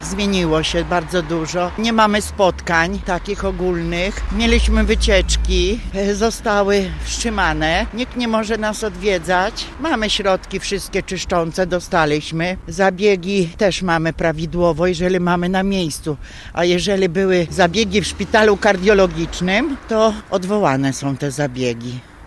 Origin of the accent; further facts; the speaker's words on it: Lublin, Lublin Voivodeship, Poland; A mnie szkoda, bo jestem z Lublina, mam 48 zabiegów, czekałam na nie tyle.